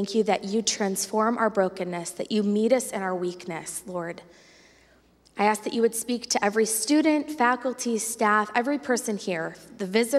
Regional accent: Michigan, United States; So when I showed up on the Asbury campus, I came from Michigan.

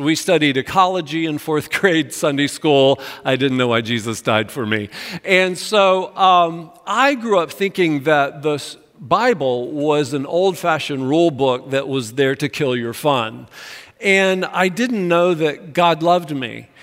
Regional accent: North Carolina, United States; Now, I am from Western North Carolina.

